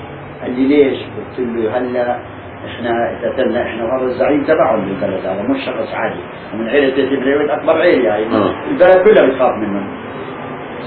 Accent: Palestine; لما شاف الوضع كيف واحنا فلسطينيين

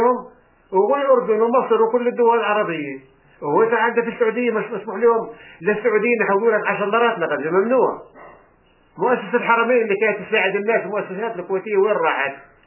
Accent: Palestine; احنا هلا احنا كفلسطينيين يعني

